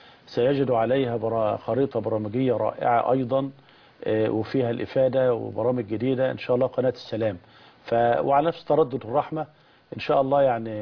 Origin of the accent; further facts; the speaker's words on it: Egypt; بلدنا مصر.